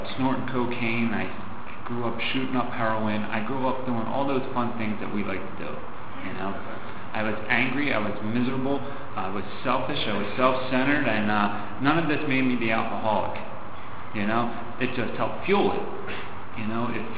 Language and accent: English; Maple Shade, New Jersey, United States; I grew up in New Jersey, about 6 miles outside of Philadelphia, about 4 miles outside of Camden, New Jersey, in a little town called Maple Shade.